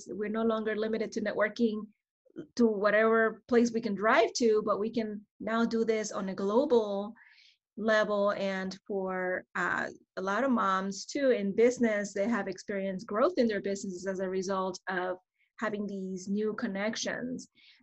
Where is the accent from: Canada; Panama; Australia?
Panama; now in Portland, United States; So I am originally from Panama